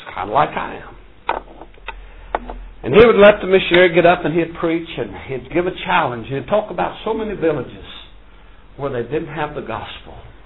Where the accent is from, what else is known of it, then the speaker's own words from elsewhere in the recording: Georgia, United States; now I'm from North Georgia. I don't know how y'all do it over here.